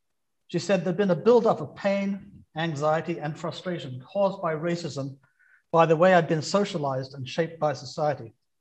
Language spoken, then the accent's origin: English; Scotland, United Kingdom; because I come from Scotland originally, my dad was a shipyard worker and a trade unionist. I arrived in Richmond